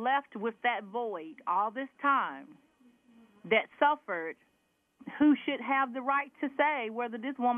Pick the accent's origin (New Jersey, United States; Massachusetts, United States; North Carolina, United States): North Carolina, United States; Well, ironically enough, I am from North Carolina.